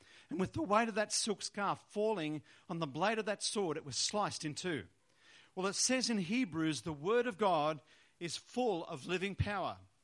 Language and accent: English; Wollongong, New South Wales, Australia; Even my hometown of Wollongong, a number of years ago, we saw some incredible changes.